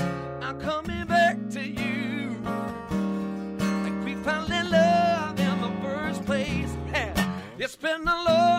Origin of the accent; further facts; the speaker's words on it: Georgia, United States; and we're from Georgia together.